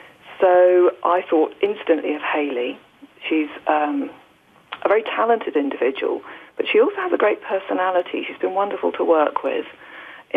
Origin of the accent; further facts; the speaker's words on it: England, United Kingdom; As you may guess from my accent, I'm originally from England. And when I was around 9 years old, my parents had this grand plan to move us all to Canada.